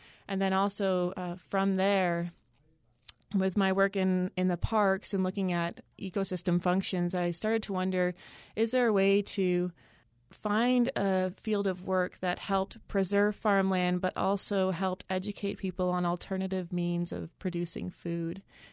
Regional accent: Canada; now in Utah, United States; when I was a master's student in Canada. I'm actually from Canada

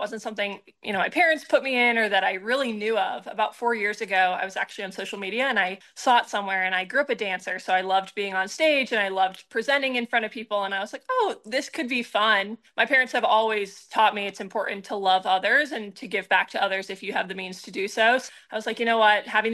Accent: Emerald Isle, North Carolina, United States; I grew up in Emerald Isle, North Carolina, about an hour and a half north of Wilmington. I've called North Carolina my home for the last, 20 years and have loved living in North Carolina.

